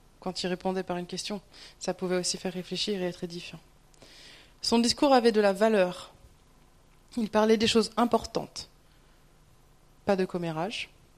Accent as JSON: {"language": "French", "country": "France", "said": "Alors là, en tant que Français, le suivant, c'est pour nous."}